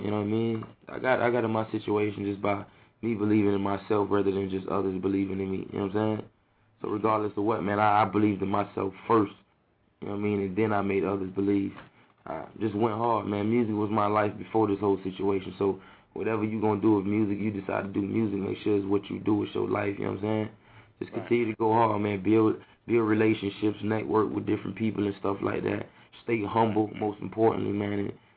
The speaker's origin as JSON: {"language": "English", "town": "Fort Lauderdale", "region": "Florida", "country": "United States", "said": "I'm from Broward."}